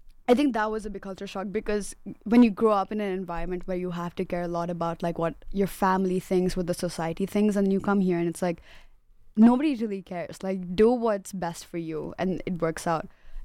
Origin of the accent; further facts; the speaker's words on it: India; So I'm from India, and I was born and brought up there, and I'd actually never been to the U.S. before.